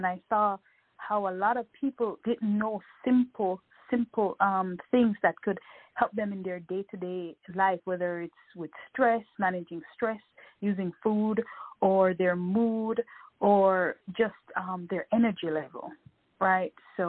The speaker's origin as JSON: {"language": "English", "region": "Kingston", "country": "Jamaica", "said": "So I'm originally from Kingston, Jamaica"}